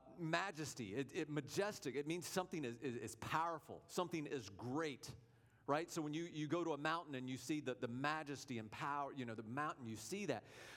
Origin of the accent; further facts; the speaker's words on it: Georgia, United States; I'm from Georgia. We've got canyons. I've been to Tallulah Gorge.